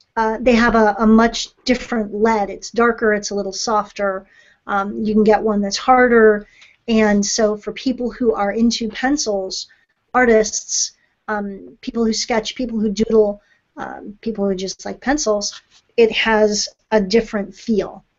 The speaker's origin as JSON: {"language": "English", "town": "Ticonderoga", "region": "New York", "country": "United States", "tie": "born there", "said": "I was born in Ticonderoga."}